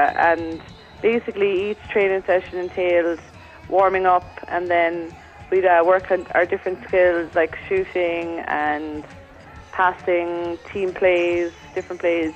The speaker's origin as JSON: {"language": "English", "region": "Tipperary", "country": "Ireland", "said": "I'm from Tipperary, and I've been playing basketball since I've been about maybe 12 years of age"}